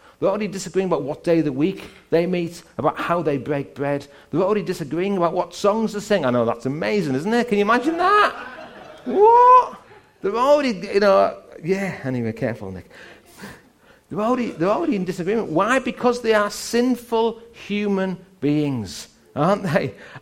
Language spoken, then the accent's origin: English; England, United Kingdom; but we're English. We can't do that.